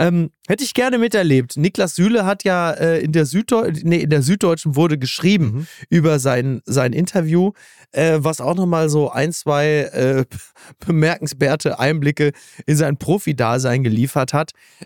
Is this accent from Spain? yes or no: no; Basel, Basel-Stadt, Switzerland; also ich sag's jetzt als Basler